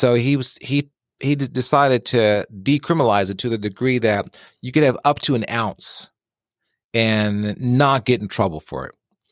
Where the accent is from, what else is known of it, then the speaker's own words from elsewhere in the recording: San Francisco, California, United States; now in Austin, United States; And of course, I grew up in San Francisco. Here in Austin, there is the reggae festival.